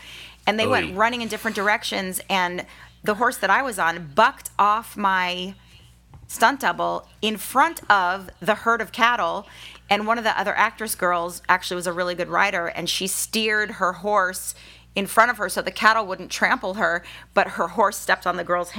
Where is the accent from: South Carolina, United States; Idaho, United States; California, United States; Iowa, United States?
California, United States; Malibu; I mean, I grew up in Malibu, like in Topanga Canyon, and everybody had horses.